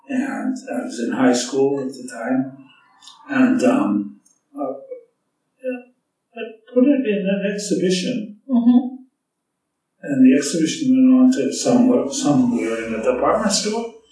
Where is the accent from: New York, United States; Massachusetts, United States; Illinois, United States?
Massachusetts, United States; Boston; I grew up in Dorchester, Massachusetts.